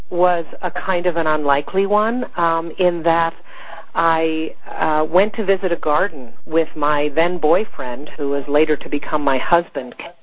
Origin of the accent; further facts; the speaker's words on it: New York City, New York, United States; My background was that I grew up in New York City, and I was the daughter of two artists.